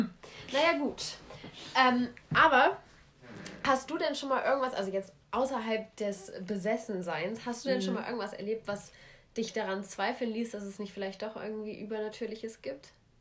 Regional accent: Hamelin, Lower Saxony, Germany; wir hatten da, wo ich herkomme, aus der wunderschönen Stadt Hameln, einen Berg.

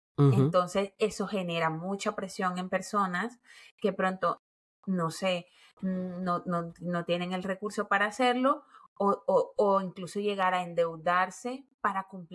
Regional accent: Colombia; nosotros venimos de Colombia

